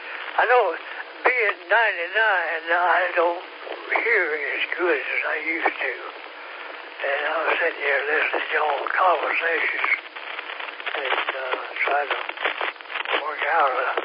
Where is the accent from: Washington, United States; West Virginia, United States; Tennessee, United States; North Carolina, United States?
North Carolina, United States; I'm down here from North Carolina, and my daughter moved and lives down this part of the world.